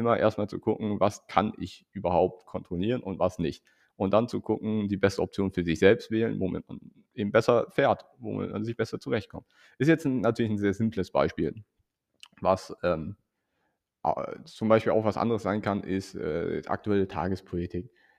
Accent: Hesse, Germany; Also ich komme aus Hessen, da sind Mittelgebirge.

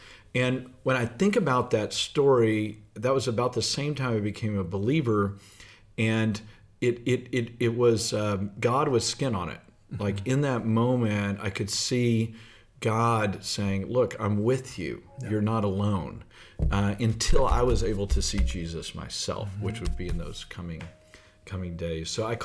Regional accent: Texas, United States; And I grew up in Southeast Texas, so guys didn't cry.

